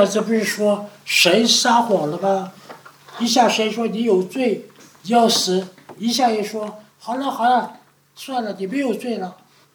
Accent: China; 所以我们中国人说行尸走肉

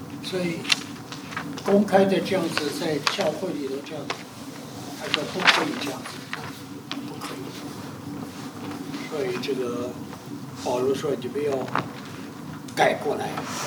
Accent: China; 我们中国人，我们的习惯就是在最后你写你的名字呀

